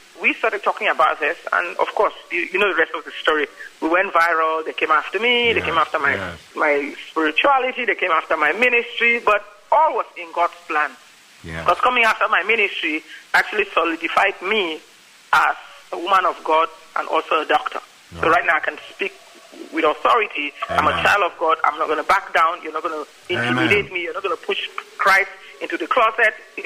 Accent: Cameroon; moved away as an adult; also born or lived in Nigeria; now in United States; I'm from Cameroon, Central Africa, right next door.

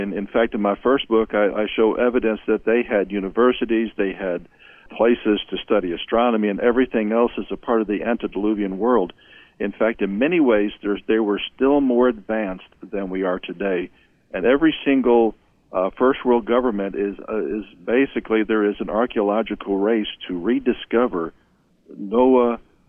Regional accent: United States; You know, I'm from the United States. I know that Missouri is a state, but you can't truly separate Missouri from the United States.

